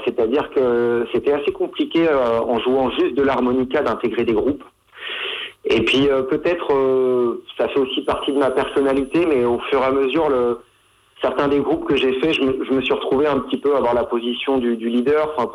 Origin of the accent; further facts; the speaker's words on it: Grand Est, France; parce que je suis lorrain, quoi, d'origine.